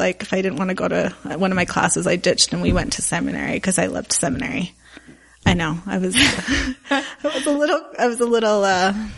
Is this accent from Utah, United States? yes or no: yes; Salt Lake City, Utah, United States; But yeah, so I grew up in Salt Lake in the Sugar House area.